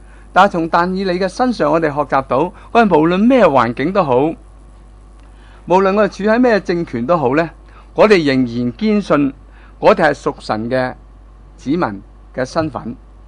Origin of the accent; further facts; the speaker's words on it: Hong Kong; 你系咩人啊？我系香港人。